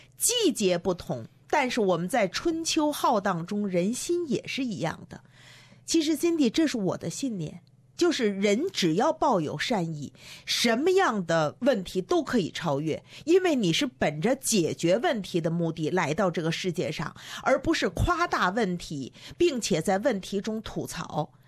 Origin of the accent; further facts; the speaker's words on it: China; now in Australia; 我从中国过来